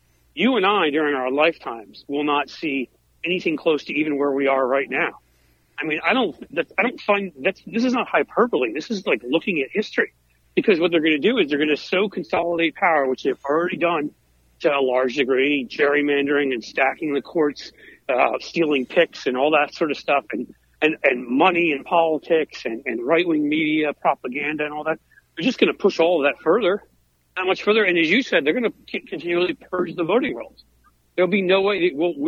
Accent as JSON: {"language": "English", "region": "Midwest", "country": "United States", "said": "As a Midwesterner."}